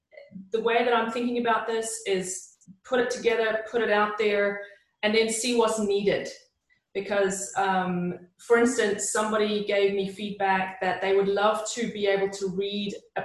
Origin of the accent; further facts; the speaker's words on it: New Zealand; I'm from New Zealand.